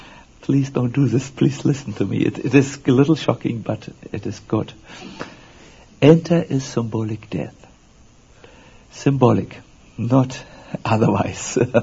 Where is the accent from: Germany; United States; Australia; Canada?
Germany; English is a second language; I'm speaking German without an English accent. I come from Germany, and I'm born really in a family of achievers.